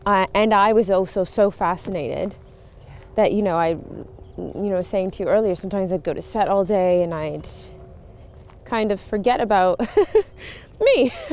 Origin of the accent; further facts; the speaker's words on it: Montreal, Quebec, Canada; born there; I was born in Montreal